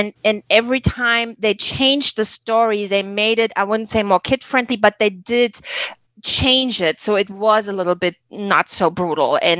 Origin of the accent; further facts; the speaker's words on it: United States; We are from America. We live in our cars.